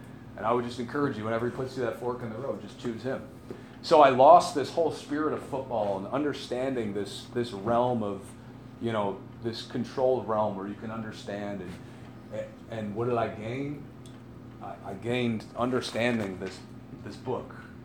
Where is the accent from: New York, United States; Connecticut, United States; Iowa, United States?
New York, United States; Buffalo; born there; And I thank God I was born in Buffalo, you know, not born in Boston